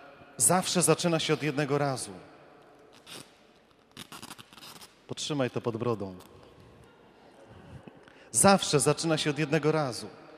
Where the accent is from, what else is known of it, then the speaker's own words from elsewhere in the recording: Warsaw, Masovian Voivodeship, Poland; Ja jako chłopak wychowałem się na Targówku. To nie tak daleko stąd.